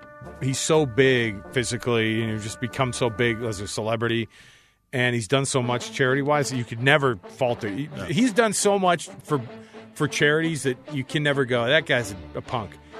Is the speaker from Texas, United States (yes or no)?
yes; Texas, United States; I grew up in Texas too.